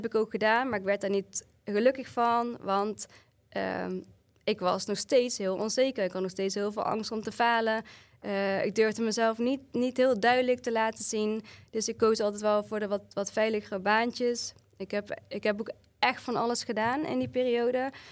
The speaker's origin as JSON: {"language": "Dutch", "region": "North Brabant", "country": "Netherlands", "lives_now": "Hilversum, Netherlands", "said": "Ik ben vanuit Brabant ben ik naar Hilversum verhuisd."}